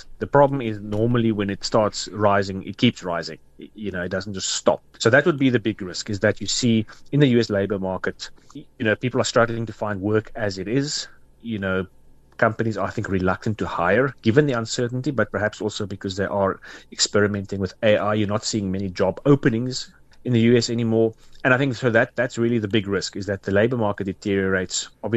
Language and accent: English; South Africa; So, yeah, I think as South African investors, we also want the Goldilocks picture to continue in 2026.